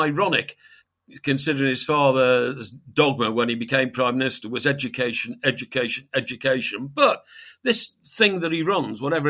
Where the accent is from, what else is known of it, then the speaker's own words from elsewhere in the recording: Chester, North West England, United Kingdom; he frequents Chester Racecourse a lot. That's my hometown